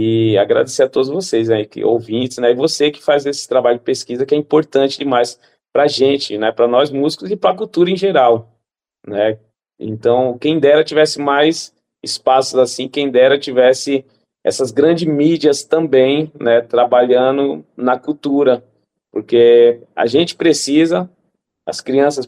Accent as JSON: {"language": "Portuguese", "region": "São Paulo", "country": "Brazil", "said": "Eu sou paulista, é que eu tenho sotaque porque minha família inteira é pernambucana. E eu convivo muito com um nordestino. Então meus pais são pernambucanos, eu e meus irmãos somos paulistas."}